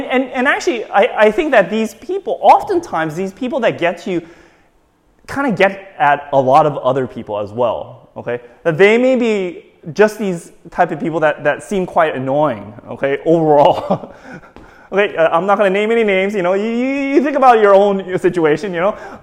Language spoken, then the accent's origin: English; United States; now in United Kingdom; As an American, I often think that very much ingrained in me as a child was this idea of rights.